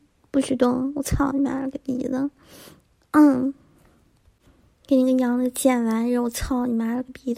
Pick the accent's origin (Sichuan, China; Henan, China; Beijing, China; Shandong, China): Shandong, China; 俺是山东的，